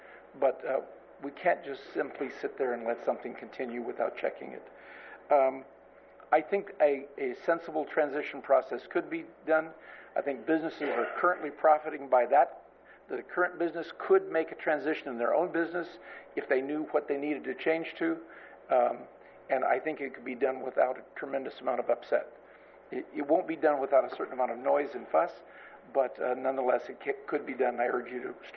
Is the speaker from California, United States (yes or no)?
yes; Nipomo, California, United States; I'm from Napomo.